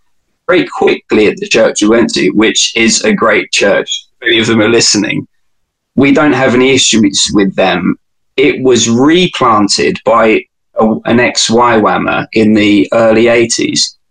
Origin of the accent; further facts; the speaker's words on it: London, United Kingdom; I grew up in East London and I was in a family of six.